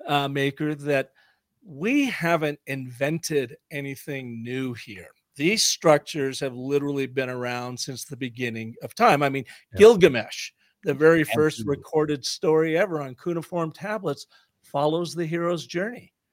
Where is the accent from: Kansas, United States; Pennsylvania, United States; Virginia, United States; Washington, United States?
Washington, United States; Seattle; I can tell you, I grew up in Seattle.